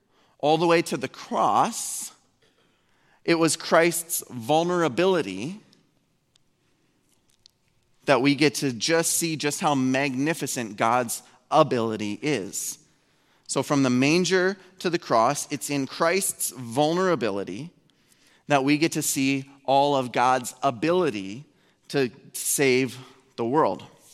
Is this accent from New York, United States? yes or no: no; Fargo, North Dakota, United States; We went to a really great church in my hometown of Fargo, North Dakota.